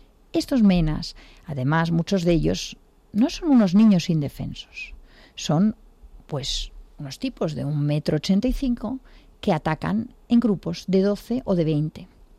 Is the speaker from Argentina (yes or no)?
no; Spain; born there; Nací en España, pero tengo nacionalidad cubana y española.